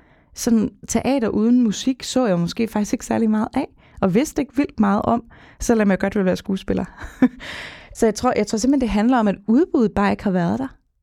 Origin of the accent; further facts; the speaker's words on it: Fredericia, Region of Southern Denmark, Denmark; jeg er fra Fredericia, og der, det er jo ikke, det er jo en kulturby på mange måder